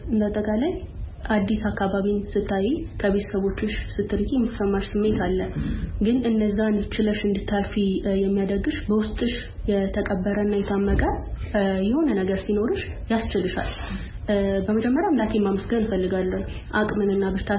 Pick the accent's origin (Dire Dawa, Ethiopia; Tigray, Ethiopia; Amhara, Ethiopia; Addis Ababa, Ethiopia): Amhara, Ethiopia; Ataye; ተወልጄ ያደኩት በአጣዬ ከተማ ነው። ትምህርቴን ከአንደኛ ክፍል ጀምሮ እስከ 11ኛ ክፍል ይሄ ማለት 2013 አጋማሽ ድረስ በአጣዬ ከተማ ነበር የተከታተልኩት።